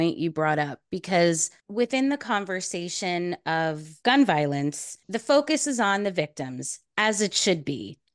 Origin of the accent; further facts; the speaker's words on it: New York, United States; I am from New York, which anyone listening can hear it in my voice.